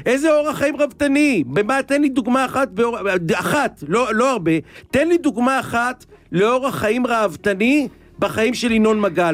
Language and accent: Hebrew; Tel Aviv, Tel Aviv District, Israel; אני הקלאסיקה של בורגני תל אביבי.